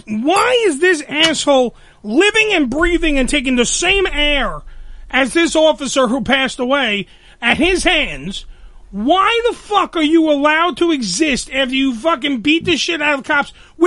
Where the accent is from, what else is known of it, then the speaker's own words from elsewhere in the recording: New York, United States; And then, I'm from New York. This is a New York fucking show.